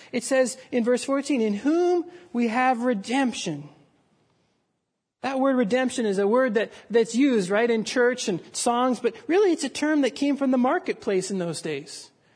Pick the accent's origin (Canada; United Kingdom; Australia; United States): Canada; born there; I was born in Canada. I was born in the Dominion of Canada